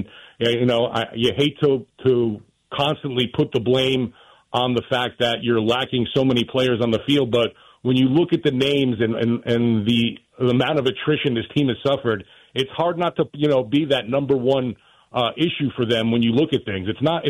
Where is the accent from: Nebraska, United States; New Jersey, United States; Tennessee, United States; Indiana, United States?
New Jersey, United States; I think while I was growing up in New Jersey, I wasn't a Giants fan because I never understood why the Giants and Jets both play in New Jersey, yet we don't have a team taking our state's title.